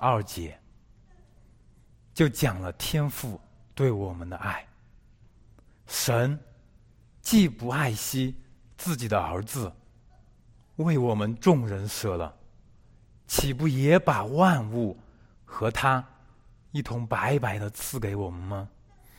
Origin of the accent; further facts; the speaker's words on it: China; 我们中国人喜欢形容父爱如山，